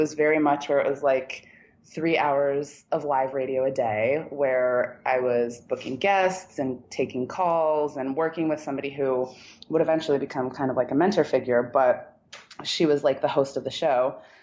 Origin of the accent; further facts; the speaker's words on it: New Haven, Connecticut, United States; I grew up in outside of New Haven, Connecticut, so close to the city